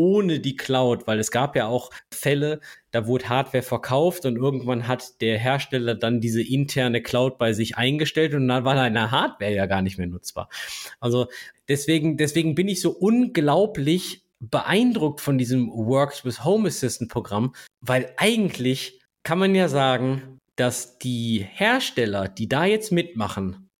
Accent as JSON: {"language": "German", "country": "Germany", "said": "ich als Deutscher"}